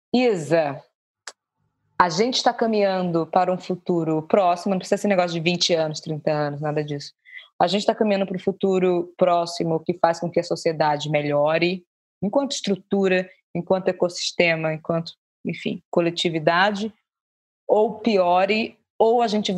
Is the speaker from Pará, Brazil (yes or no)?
no; Salvador, Bahia, Brazil; Sou de Salvador, tudo é da Bahia, tudo é Salvador.